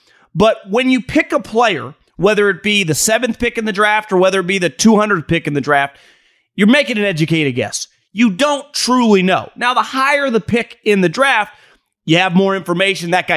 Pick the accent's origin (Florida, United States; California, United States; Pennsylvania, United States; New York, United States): California, United States; Davis; I grew up in Davis, California, worked 5 minutes away from Sacramento.